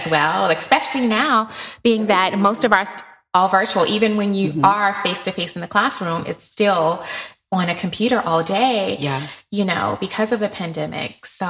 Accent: Georgia, United States; I'm originally from Georgia. Every time I went home, I made sure I saw my father.

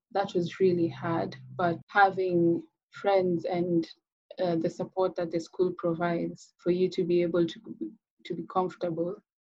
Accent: Kenya; moved away as an adult; now in Cardiff, United Kingdom; I'm originally from Kenya. I did my undergraduate there and I'm the second born our family of five

